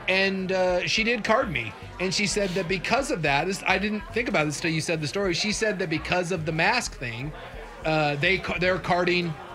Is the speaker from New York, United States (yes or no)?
no; Idaho, United States; I was born and raised in Idaho, so I feel like I'm, predisposed to this, but I'm not certain.